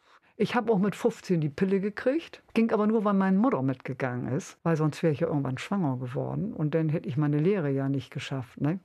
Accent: Bremen, Germany; Und ich bin ja am Waller Park aufgewachsen.

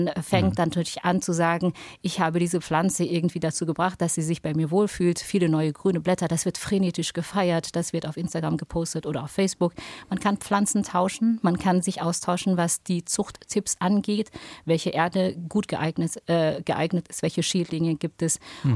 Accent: Indonesia; sogar in Indonesien, in meiner Heimat

